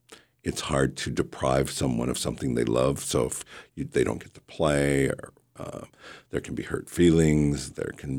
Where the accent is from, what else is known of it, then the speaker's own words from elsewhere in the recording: Ohio, United States; also born or lived in Angoon; now in Alaska, United States; I'm a Southeast Alaska guy. I proudly like to call home and the people of Angoon have proudly kind of embraced me and allowed me to call that home. I lived there for quite a while. My kid's mother hails from there. But Ohio is where I originated from.